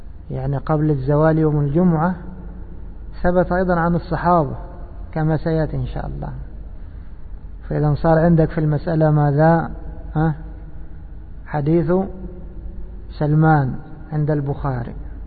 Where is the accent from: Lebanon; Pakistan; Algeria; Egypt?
Egypt; كما يقولون عندنا في مصر على قد فهمنا